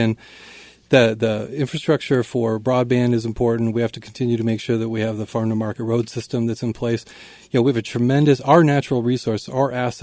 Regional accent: Spirit Lake, Iowa, United States; I grew up in Spirit Lake

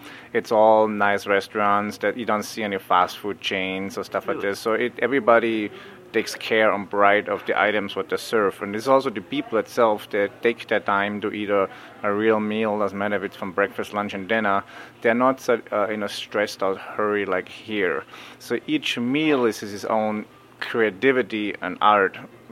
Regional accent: Austria; since I'm from Austria, I say quick hello, and then it's in the middle of the Alps

